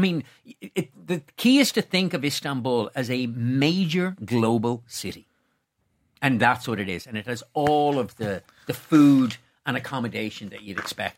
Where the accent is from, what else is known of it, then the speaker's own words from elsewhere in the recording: Ireland; We're Irish, so, you know, it's the rite of passage on a night out at the end of it, a doner kebab.